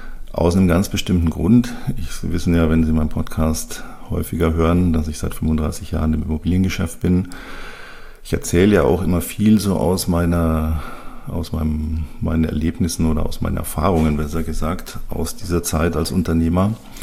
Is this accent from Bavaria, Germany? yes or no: yes; Bavaria, Germany; Das Wapperl oben, wie man bei uns in Bayern sagt